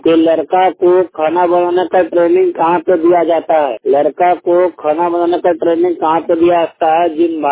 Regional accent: Bhagalpur, Bihar, India; दोनों आंख से फुल ब्लाइंड हूँ, भागलपुर डिस्ट्रिक्ट बिहार राज्य का रहने वाला हूँ

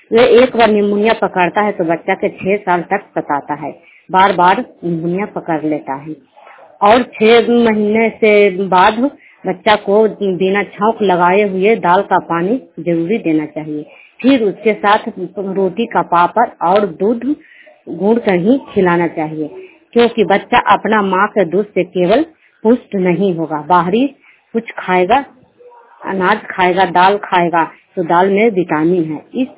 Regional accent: Nausara, Bihar, India; नौसारा के रहने वाली हूँ, हरनौत प्रखंड जिला नालंदा।

